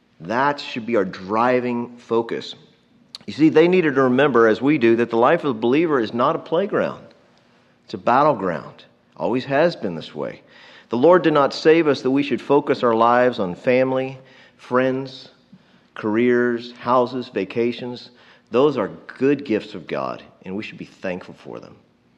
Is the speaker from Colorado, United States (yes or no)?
no; Texas, United States; And in me being a Texan, I can say, hey, I think it was a good kind of pride.